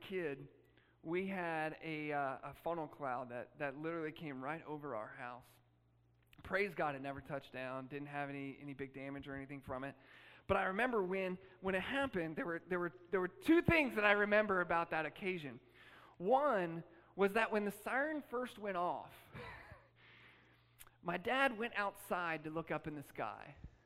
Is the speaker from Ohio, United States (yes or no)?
yes; Columbus, Ohio, United States; now in Houston, United States; growing up in Columbus, Ohio, we would have tornadoes sometimes and everything